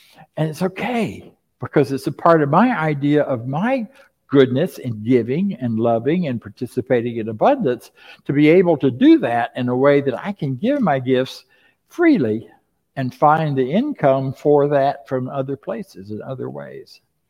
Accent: Florida, United States; Where I grew up in Florida, without culverts, none of the roads would last more than a day or two because there's so much water flowing.

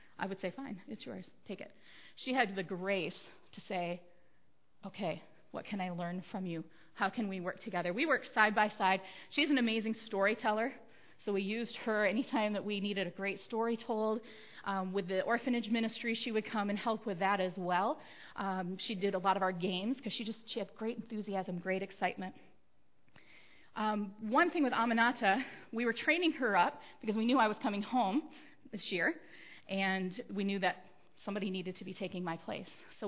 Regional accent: United States; they would not allow me because I am an American.

